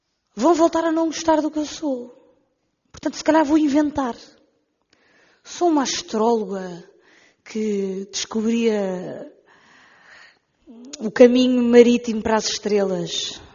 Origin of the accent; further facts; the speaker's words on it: Portugal; moved away as an adult; tenho 21 anos, venho de Portugal